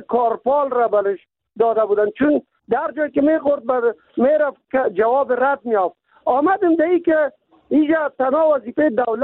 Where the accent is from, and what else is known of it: Kabul, Afghanistan